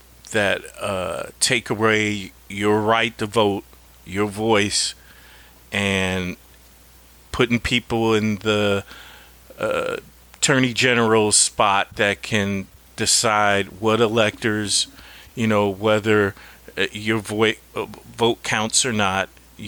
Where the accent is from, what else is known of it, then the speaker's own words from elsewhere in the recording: Missouri, United States; I'm from Missouri.